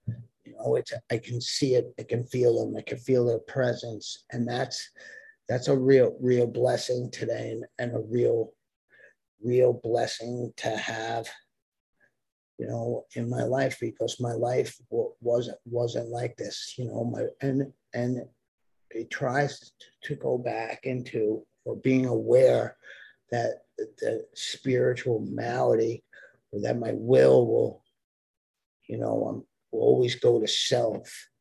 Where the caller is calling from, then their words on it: Puerto Rico; I live in Puerto Rico. I'm calling from Puerto Rico